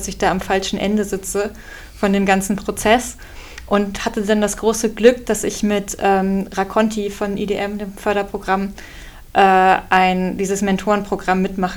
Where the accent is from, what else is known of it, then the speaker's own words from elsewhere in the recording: Rhineland, Germany; Ich bin im Rheinland geboren und aufgewachsen.